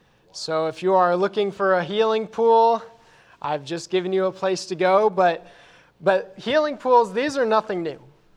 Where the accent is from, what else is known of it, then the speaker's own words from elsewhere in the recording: Colorado, United States; So growing up in Colorado, one of the things that my family would do from time to time is we would go to hot springs in Colorado